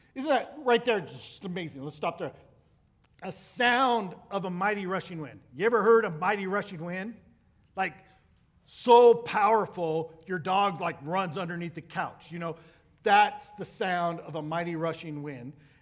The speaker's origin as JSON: {"language": "English", "country": "United States", "said": "All of a sudden, I'm American, so I speak one language. That's what Americans do. We speak one language."}